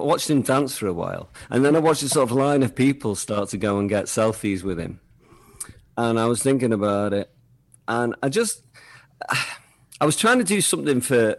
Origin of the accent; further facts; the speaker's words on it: Southport, North West England, United Kingdom; I'm from Southport, so it's not like it's a Merseyside kind of. I went even more Scouse for him, you know.